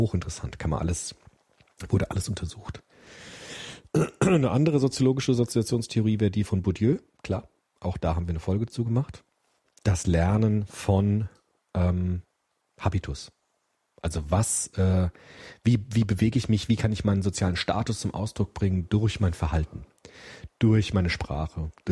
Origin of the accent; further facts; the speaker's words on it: Frankfurt, Hesse, Germany; Frankfurt, mein Heimatdorf, ist ja jetzt so eine Art Negativbild geworden